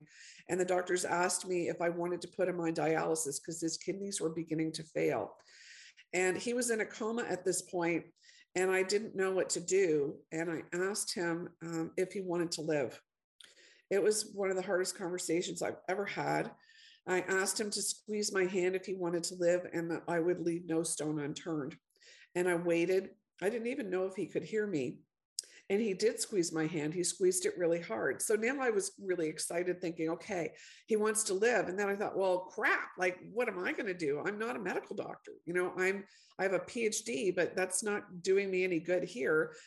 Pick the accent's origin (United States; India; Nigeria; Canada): Canada; I'm Canadian. Hi to all the Canadians joining us from my homeland.